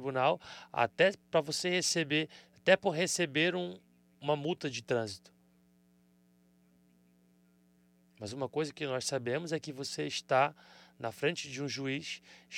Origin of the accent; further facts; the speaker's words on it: Australia; also born or lived in Canada; Mas como um bom canadense, eu vou continuar tentando. Mesmo que eu não entenda muito sobre o hóquei, quando eu nasci, fui criado na Austrália, mesmo lá